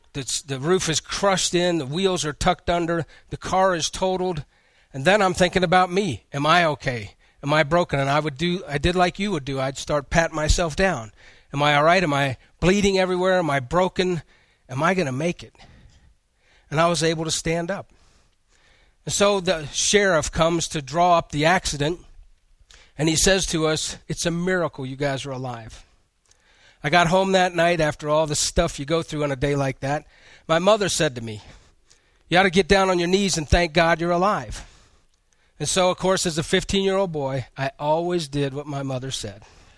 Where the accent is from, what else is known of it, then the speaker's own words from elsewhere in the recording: Colorado Springs, Colorado, United States; And so I grew up in Colorado Springs.